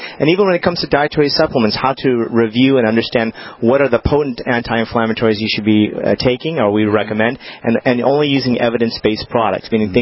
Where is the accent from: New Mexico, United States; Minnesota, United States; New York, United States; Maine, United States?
New Mexico, United States; Albuquerque; I'm from Albuquerque. I'm from a small rural state.